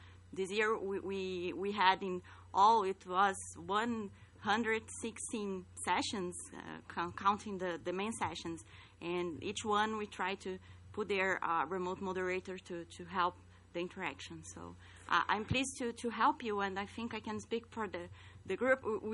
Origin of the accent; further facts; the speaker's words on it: Brazil; I'm from Brazil.